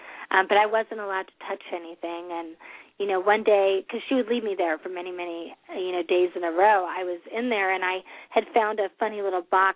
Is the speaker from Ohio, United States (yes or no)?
no; San Francisco, California, United States; born there; I was born in San Francisco, and I don't know the details because the files are locked.